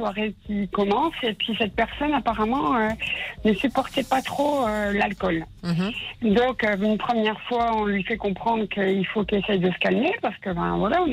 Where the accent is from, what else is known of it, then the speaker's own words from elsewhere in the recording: Belgium; Oui, je suis belge.